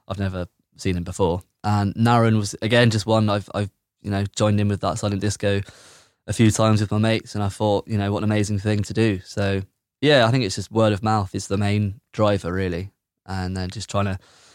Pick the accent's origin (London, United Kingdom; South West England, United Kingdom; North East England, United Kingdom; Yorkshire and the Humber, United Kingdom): South West England, United Kingdom; Bristol; As you can tell, I'm from Bedminster, which is why a lot of these are Bedminster focused.